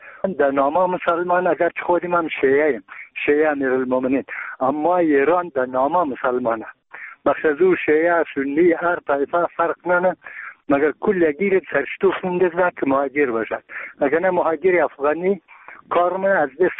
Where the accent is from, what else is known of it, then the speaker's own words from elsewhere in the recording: Bamyan, Afghanistan; ما یک تن از بامیانیم.